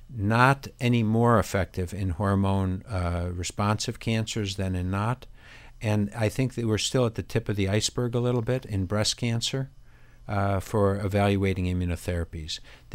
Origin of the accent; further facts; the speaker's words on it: Chicago, Illinois, United States; I'm from Chicago. I went to MIT for my undergraduate.